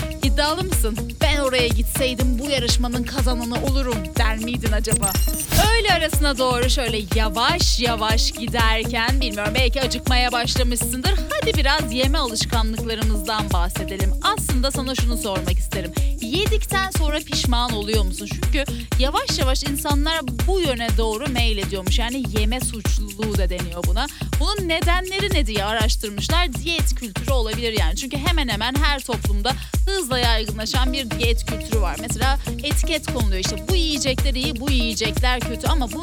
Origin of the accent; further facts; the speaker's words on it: İzmir, Turkey; Zaten kalın giyinmeyi sevmiyorum, bir İzmirli olarak bunu belirteyim